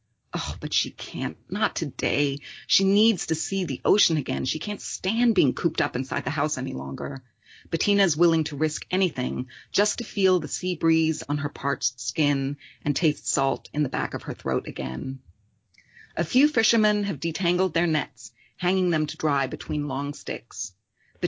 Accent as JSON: {"language": "English", "region": "New York", "country": "United States", "tie": "born or raised there", "also_born_or_lived": "London", "said": "I grew up in New York and then in London. But I often thought about what it meant to be German. You know, I identified as a German, and my parents sound very German. They have strong German accents and I speak fluent German."}